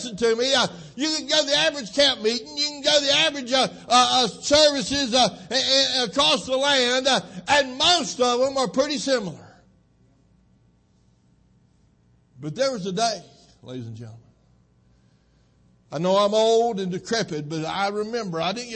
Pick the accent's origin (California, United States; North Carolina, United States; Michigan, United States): North Carolina, United States; Brevard; I'm from Brevard, North Carolina, up in the mountains of western North Carolina